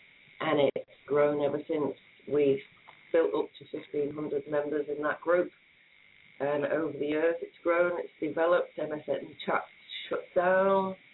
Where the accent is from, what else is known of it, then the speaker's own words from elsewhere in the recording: Durham, North East England, United Kingdom; accent: Geordie; now in New Zealand; I'll be born within a mile of the Tyne. I'm from northeast England. I'm from the great city of Durham.